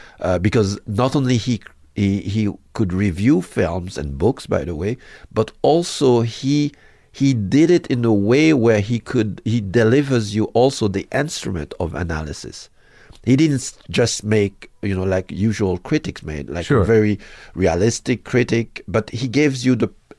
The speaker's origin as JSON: {"language": "English", "country": "Haiti", "tie": "born or raised there", "said": "So I grew up even in Haiti, from 4 to 8, watching American film."}